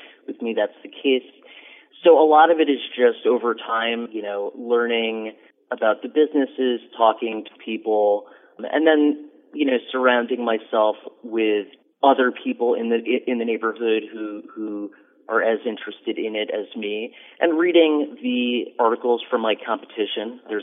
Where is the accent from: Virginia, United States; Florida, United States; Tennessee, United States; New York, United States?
New York, United States; since I grew up on the Upper West Side, I realized that, you know, I can provide a lot more value knowing the ins and outs of the neighborhood.